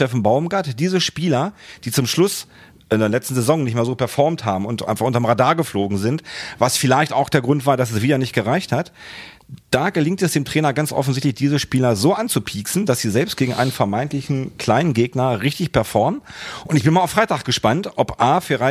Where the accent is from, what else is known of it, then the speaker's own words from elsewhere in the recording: Hanover, Lower Saxony, Germany; also natürlich bin ich auch Hannoveraner